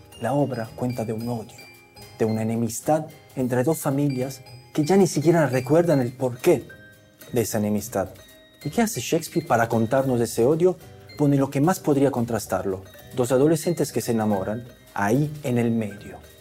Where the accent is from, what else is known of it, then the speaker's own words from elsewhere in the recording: Italy; Spanish is a second language; Yo soy italiano.